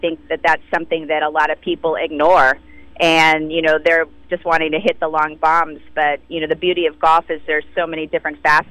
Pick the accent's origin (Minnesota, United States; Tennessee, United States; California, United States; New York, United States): California, United States; my very first tournament just up the road at Balboa Park. So, you know, I'm excited to return back to my home state and defend my title